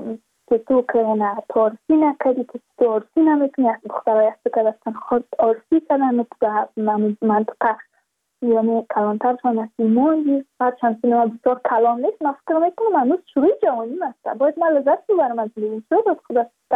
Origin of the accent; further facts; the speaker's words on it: Badakhshan, Afghanistan; چون ما از بدخشان هستیم،